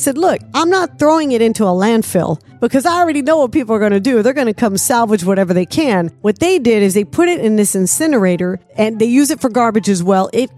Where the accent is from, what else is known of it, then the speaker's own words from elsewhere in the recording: the South, United States; I'm from the South.